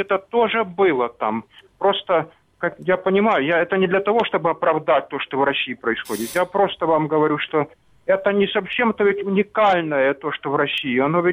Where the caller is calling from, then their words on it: Sloviansk, Donetsk Oblast, Ukraine; Славянска.